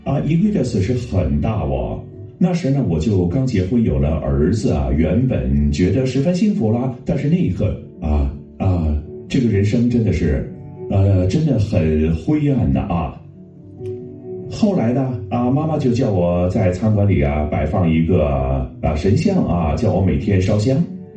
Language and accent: Chinese; Enping, Guangdong, China; 我呢，就在广东恩平的一个农村出生的啊，小的时候就在啊乡下成长啊，因为呢，我就啊不喜欢农村的这个工作，只好就努力的读书咯。后来呢，有机会到这个广州升学，入读这个航海学校啊。